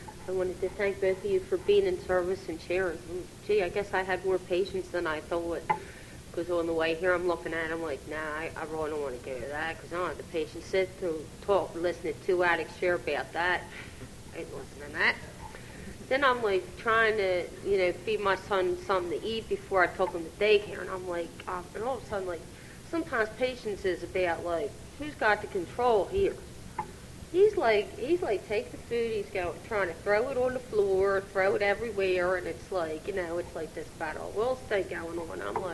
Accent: Levittown, Pennsylvania, United States; because I'm not from here either, I'm from Levittown, Pennsylvania, and, you know, my home group's in Bristol

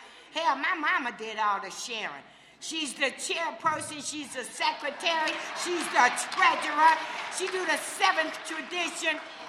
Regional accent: Ohio, United States; also born or lived in San Francisco; And so I had came from a Liberty town in Ohio.

